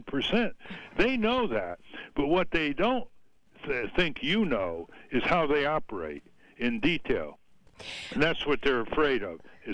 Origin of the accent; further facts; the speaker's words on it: New England, United States; You know, I grew up in New England.